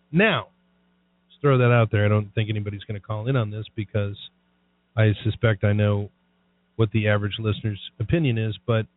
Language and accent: English; Ireland; I'm fortunate that I didn't go through it myself, but especially being Irish.